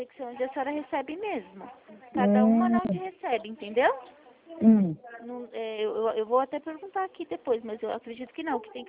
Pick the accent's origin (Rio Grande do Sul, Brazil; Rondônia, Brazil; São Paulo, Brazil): São Paulo, Brazil; Itatiba; Eu sou de Itatiba, interior de São Paulo.